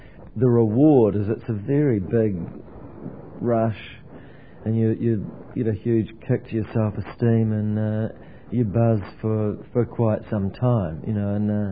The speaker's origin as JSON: {"language": "English", "country": "New Zealand", "said": "from New Zealand"}